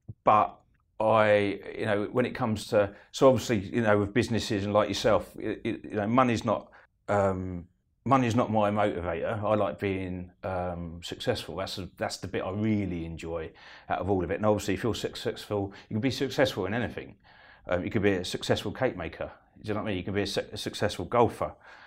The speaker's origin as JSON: {"language": "English", "town": "Eastbourne", "region": "South East England", "country": "United Kingdom", "said": "I'm from Eastbourne."}